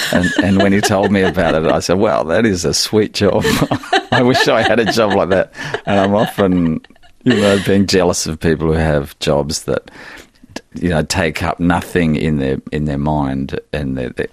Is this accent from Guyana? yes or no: no; Mount Gambier, South Australia, Australia; I grew up in Mount Gambier, South Australia, which is 300 miles from Adelaide one way, 300 miles to Melbourne the other.